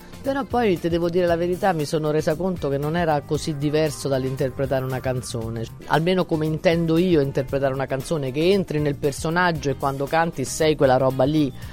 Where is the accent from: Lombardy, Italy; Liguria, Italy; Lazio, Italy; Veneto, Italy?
Lazio, Italy; Rome; accent: Roman; A era romano, per cui ero facilitata anche dal fatto di poter parlare il mio dialetto